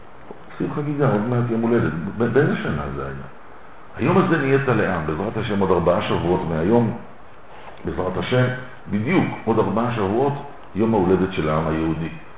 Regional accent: Petah Tikva, Central District, Israel; אתה יודע שאצלנו בבית ספר, אני יליד פתח תקווה

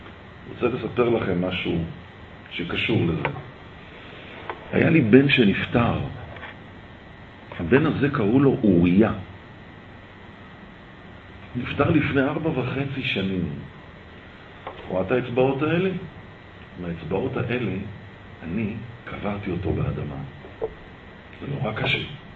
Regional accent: Petah Tikva, Central District, Israel; וגם אני יליד פתח תקווה, אני נולדתי פה להורים שלי. יש לי אח, אחות, שיהיו בריאים, הם נולדו בחוץ לארץ. אני הכי קטן במשפחה, והיחי שנולדתי פה, לאבא זקן ואמא זקנה הם היו, מאוד זקנים.

